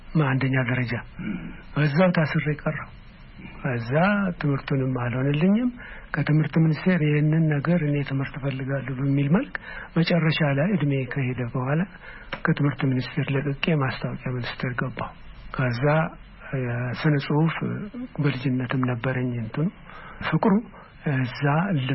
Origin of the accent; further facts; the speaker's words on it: Nekemte, Oromia, Ethiopia; born there; እኔ የተወለድኩት ለቀምት ነው